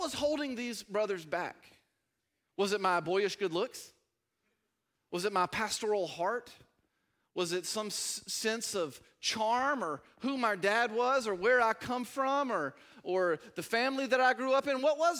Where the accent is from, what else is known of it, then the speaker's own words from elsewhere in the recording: Georgia, United States; I grew up in Decula, Georgia. It wasn't Crackland.